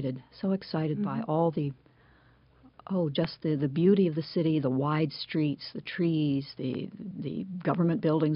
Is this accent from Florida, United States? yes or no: no; Pennsylvania, United States; it was Appalachia. But I don't think we ever thought of it as Appalachia. It was just home.